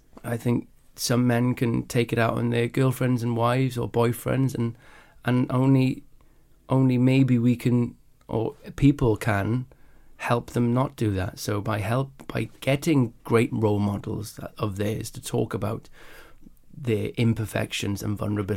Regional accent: Wales, United Kingdom; I grew up in Wales, if you put your hand up and had the right answer

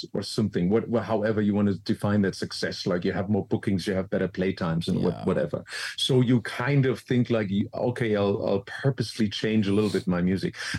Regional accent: Frankfurt, Hesse, Germany; I came from Frankfurt. My DJ school was the Omen in Frankfurt, where I was resident from 95 to 98 until it closed.

